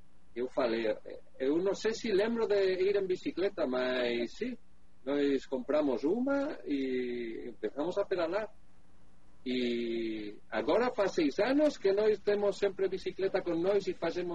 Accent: Barcelona, Catalonia, Spain; Portuguese is a second language; moved away as an adult; also born or lived in Brazil; Eu sou arquiteto, mas eu sou arquiteto na Espanha. Eu sou de Barcelona e eu morava lá, trabalhava lá

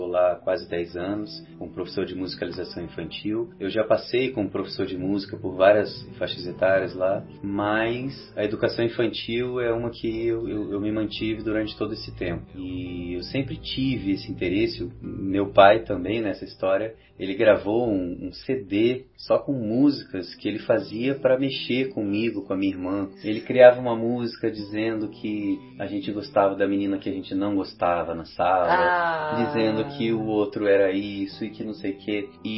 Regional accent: Resende, Rio de Janeiro, Brazil; eu sou de Resende, interior do Rio, e a gente se criou numa fazenda chamada Capelinha, que é no pé da serra, um vilarejo com muita água limpa, muita água gelada.

